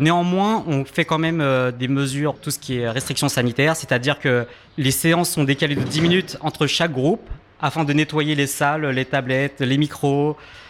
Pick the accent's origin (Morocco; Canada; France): France; Le Havre, Normandy; je travaillais déjà sur Paris et je suis originaire du Havre. Et c'était l'occasion de revenir au Havre